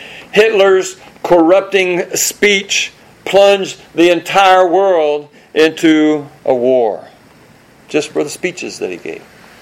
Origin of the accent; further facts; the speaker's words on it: the South, United States; Well, we're from the South, so we talk to anybody, whether they want it or not.